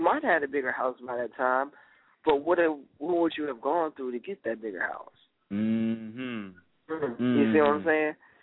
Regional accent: Detroit, Michigan, United States; now in Virginia, United States; I'm coming from Detroit, to Virginia area. Detroit has gone downhill. I definitely escaped something

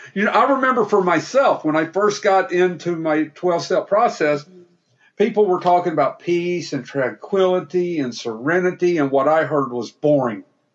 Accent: Mayfield, Kentucky, United States; Because when I was a small boy growing up in Mayfield, Kentucky, in a single wide trailer with a violent dad, I couldn't have dreamed of what I'm doing right now.

